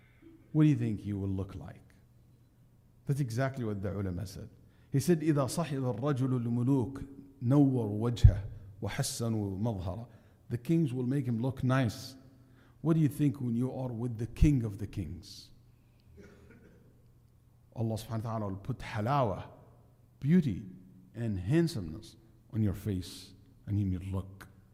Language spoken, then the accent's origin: English; Saudi Arabia; You know, I grew up in Saudi Arabia. So I grew up around people who used to attend the king gathering